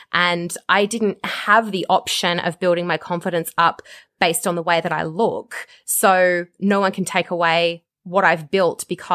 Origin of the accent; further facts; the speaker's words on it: Australia; as an Australian, I sit there going, you can't just say those things about yourself.